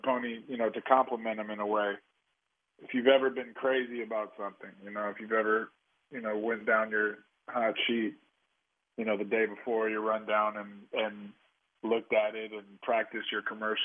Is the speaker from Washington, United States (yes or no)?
yes; Tacoma, Washington, United States; I'm from Tacoma, Washington, 30 minutes south of the city of Seattle.